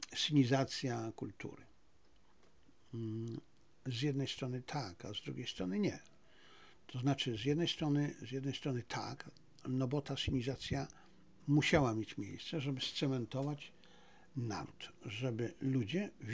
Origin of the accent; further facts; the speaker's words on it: Silesian Voivodeship, Poland; Ja jestem Ślązakiem, ja jestem również Lwowiakiem po części, bo część mojej rodziny przyjechała ze Lwowa do Śląsku, na Śląsk, ja się tam urodziłem, ale czuję ogromny związek zarówno ze Śląskiem, jak i z Lwowem.